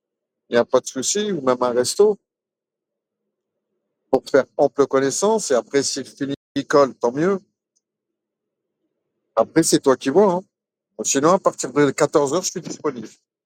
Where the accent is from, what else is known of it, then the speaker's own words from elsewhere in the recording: Maubeuge, Hauts-de-France, France; À la base, je suis de Maubeuge. Je travaille à Mons, au Shape.